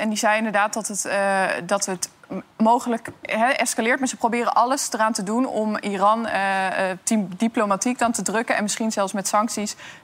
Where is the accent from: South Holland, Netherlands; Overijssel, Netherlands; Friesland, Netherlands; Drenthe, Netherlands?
Drenthe, Netherlands; Ik ben ook geen echte Drent. Ik kwam daar op mijn 4e wonen. Dan ben je geen echte Drent.